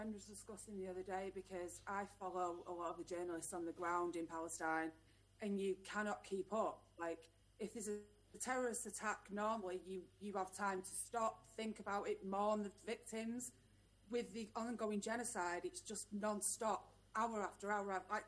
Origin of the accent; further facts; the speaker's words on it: Sedgley Park, North West England, United Kingdom; I grew up in Sedgley Park, which is a majorly Jewish area. I went to a Catholic school.